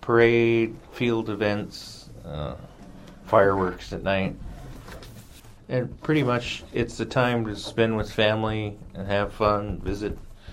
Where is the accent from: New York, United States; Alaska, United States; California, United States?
Alaska, United States; Metlakatla; for those of you listening who know me. I am from Metlakatla, Alaska.